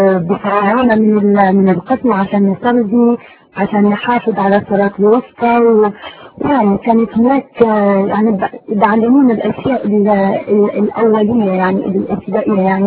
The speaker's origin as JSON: {"language": "Arabic", "country": "Morocco", "tie": "born or raised there", "said": "أنا من عائلة يعني من المغرب، أصلي من المغرب، ومن عائلة يعني كباقي العائلات في المغرب عائلة، بس يعني عائلة عادية، ويعني الإسلام بالنسبة لهم هو في يعني صوم رمضان والصلاة."}